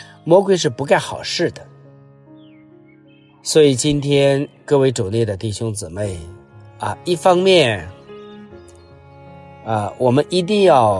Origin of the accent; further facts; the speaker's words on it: China; 我们中国人有一个词说叫六神无主